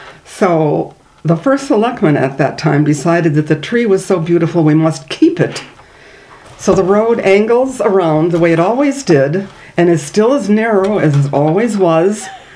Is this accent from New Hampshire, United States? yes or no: no; Minnesota, United States; accent: Minnesota; now in New Milford, United States; Maybe you can even hear some of my Minnesota accent.